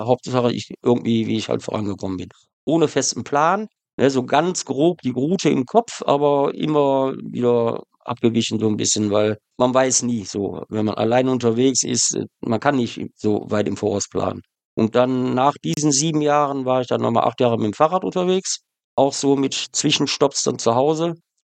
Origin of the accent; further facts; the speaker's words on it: Essen, North Rhine-Westphalia, Germany; also born or lived in Wuppertal; now in Eckernförde, Germany; Ich bin ursprünglich ein Ruhrpottkind, geboren in Wuppertal, aufgewachsen in Essen und habe da eigentlich so meine ganze Jugendkindheit verbracht, bis ich dann halt mit dem Reisen angefangen habe, habe dort die Ausbildung auch gemacht